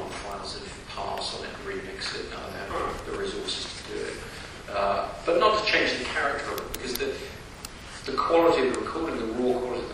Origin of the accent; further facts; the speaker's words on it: England, United Kingdom; also born or lived in United States; I mean, made the film in England, and I'm half English, half American